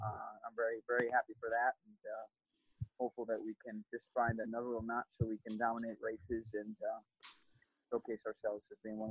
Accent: Michigan, United States; because I'm from Michigan

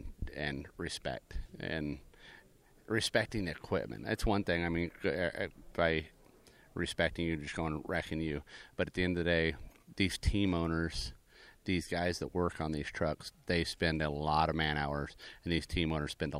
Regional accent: West Coast, United States; I'm from the West Coast, and there's no better place to go eat Mexican food is Phoenix or California, just because that's where I'm from.

